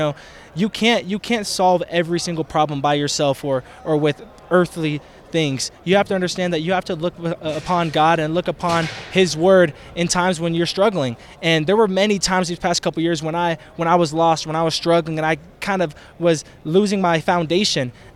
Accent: Arizona, United States; I'm from Arizona, so it's a super quick flight.

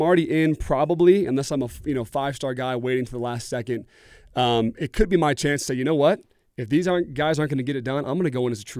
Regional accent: Oregon, United States; And I grew up in Oregon, and Oregon was always super, super good.

